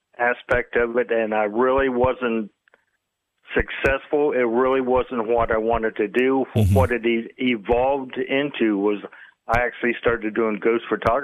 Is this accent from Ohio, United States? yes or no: yes; Columbus, Ohio, United States; You know, I'm from Ohio, Columbus, Ohio, and there's an abandoned prison in Mansfield, Ohio State Reformatory.